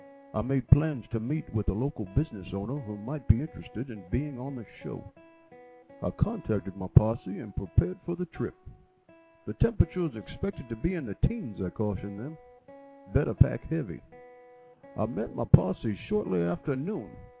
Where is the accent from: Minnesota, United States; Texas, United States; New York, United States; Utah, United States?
Texas, United States; Some people call me Mexican. For some odd reason, I'm really Italian from Texas.